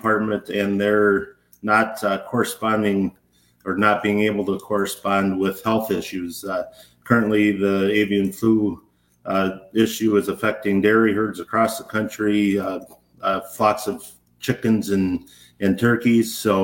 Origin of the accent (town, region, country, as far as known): Cashton, Wisconsin, United States; born or raised there